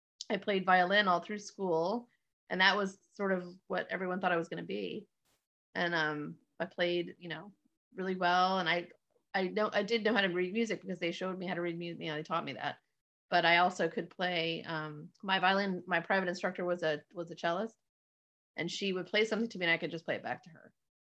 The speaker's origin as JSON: {"language": "English", "town": "Miami", "region": "Florida", "country": "United States", "tie": "born or raised there", "said": "I grew up in Florida. I grew up in Miami, near Miami, there's a lot of Cuban culture there."}